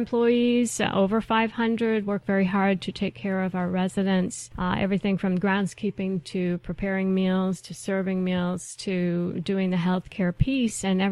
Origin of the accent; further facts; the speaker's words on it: Maine, United States; I worked from my home state in Maine to Miami, Florida, and back up in Virginia.